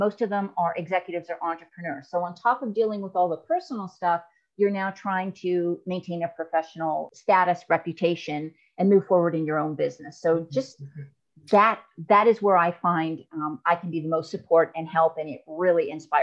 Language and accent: English; Canada; moved away as an adult; now in United States; I am originally from Canada, so I started my business up there, then moved down here to Texas